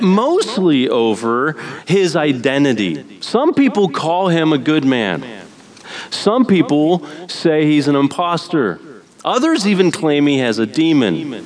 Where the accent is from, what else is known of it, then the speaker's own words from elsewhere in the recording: Pennsylvania, United States; moved away as an adult; I grew up in Pennsylvania and I moved out to California.